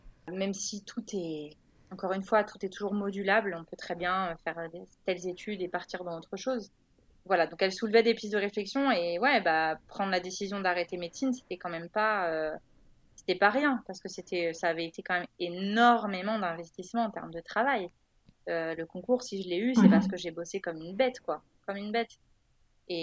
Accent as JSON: {"language": "French", "town": "Le Havre", "region": "Normandy", "country": "France", "said": "Donc moi, je viens du Havre, donc j'étais à la faculté du Havre."}